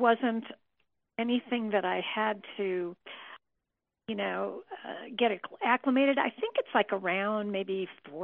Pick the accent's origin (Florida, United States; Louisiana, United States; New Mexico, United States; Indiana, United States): New Mexico, United States; Santa Fe; I come from Santa Fe, where I'm at 7,200 feet already.